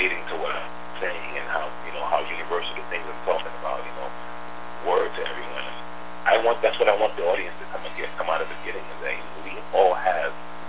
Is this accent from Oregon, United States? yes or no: no; Connecticut, United States; And they hired me because I'm from Connecticut, and I think one of the organizers of the program is from Connecticut.